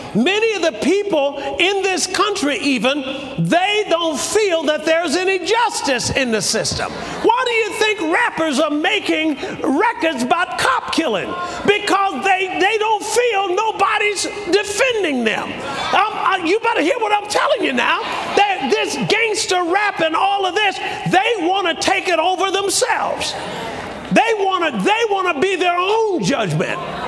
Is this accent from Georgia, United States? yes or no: no; Alabama, United States; I was brought up in Alabama. When I was brought up, you could not swim in the swimming pool that the whites swim in my town. You could not go to their school.